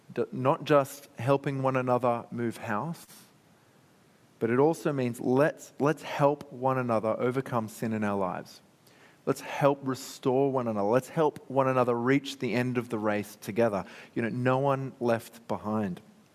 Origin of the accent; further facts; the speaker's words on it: Sydney, New South Wales, Australia; now in Adelaide, Australia; after all, we in Adelaide are very polite. You know, after all, I'm from Sydney originally, so I didn't understand that when I came.